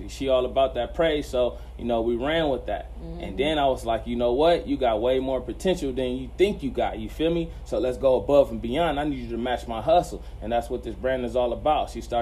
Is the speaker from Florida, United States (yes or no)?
no; Los Angeles, California, United States; I'm from South Central California.